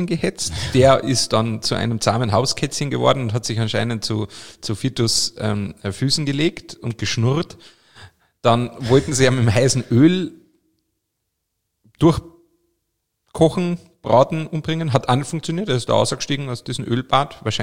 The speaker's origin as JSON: {"language": "German", "region": "Carinthia", "country": "Austria", "tie": "born or raised there", "said": "in meiner Heimat Kärnten gibt es ein Sankt Veit"}